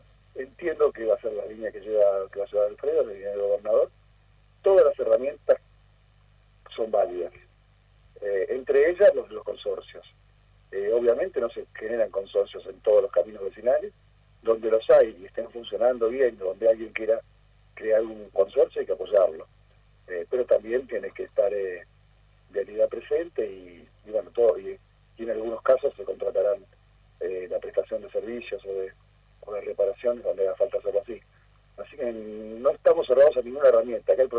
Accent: Buenos Aires, Argentina; moved away as an adult; now in La Paz, Bolivia; Yo soy oriundo de Buenos Aires, pero hace ya 37 años, que 38 años ya que vivo en La Paz.

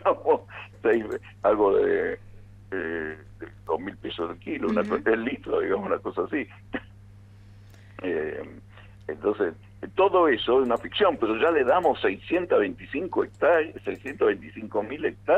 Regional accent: Argentina

